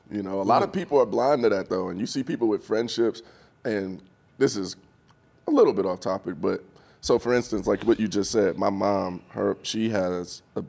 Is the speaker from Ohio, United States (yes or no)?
yes; Cleveland, Ohio, United States; I'm from Cleveland.